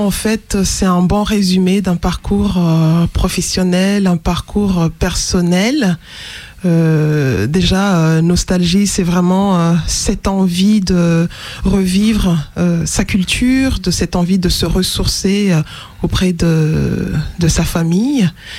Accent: Madagascar; first language Sakalava; French is a second language; j'écris en Sakalav, c'est un dialecte percutant du sud-ouest de Madagascar. C'est ma langue natale, on va dire.

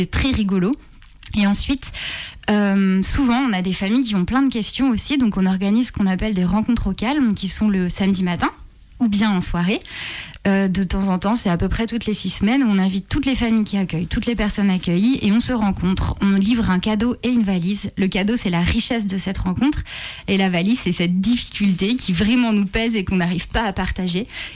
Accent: France; Et quand on leur explique que chez nous, en France, ça fait bizarre de regarder quelque chose ou d'appeler des gens en mangeant

